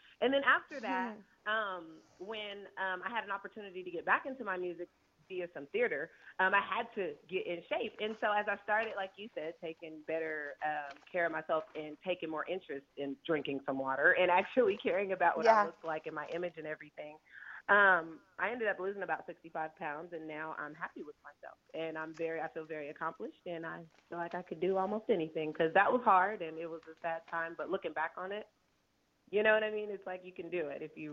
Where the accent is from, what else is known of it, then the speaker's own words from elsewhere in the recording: Kansas, United States; We're originally from Kansas